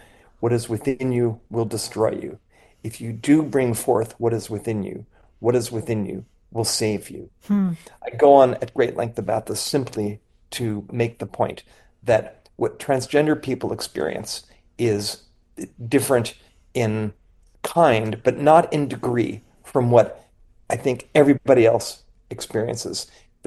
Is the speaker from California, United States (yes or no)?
no; Philadelphia, Pennsylvania, United States; a big shout out to everybody at WHYY in Philly, my hometown.